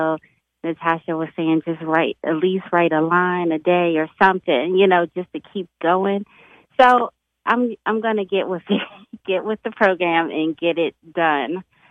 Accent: Philadelphia, Pennsylvania, United States; now in Delaware, United States; I am actually, I'm from Philadelphia, but I live in Delaware.

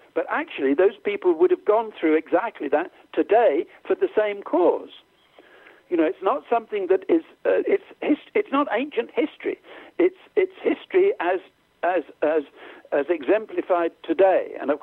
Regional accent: England, United Kingdom; Of course, we're English, and we think, well, Churchill won the war.

